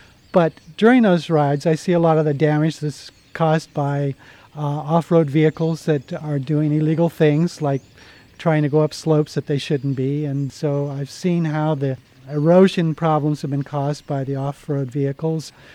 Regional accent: Twain Heart, California, United States; I'm from Twain Heart, California.

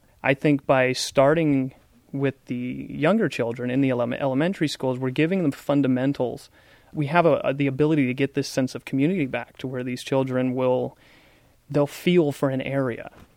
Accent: Sacramento, California, United States; I'm from Sacramento.

